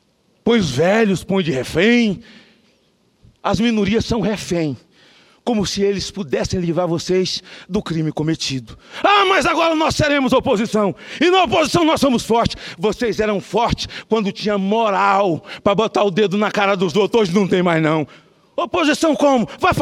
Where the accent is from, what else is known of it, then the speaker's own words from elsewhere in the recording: Itapetinga, Bahia, Brazil; also born or lived in Macarani; now in Espírito Santo, Brazil; da minha pequena Macarani, onde eu nasci, da minha pequena Itapetinga, onde eu fui criado, em nome dos meus amigos, do povo, do Estado, do Espírito Santo que me acolheu como filho adotivo.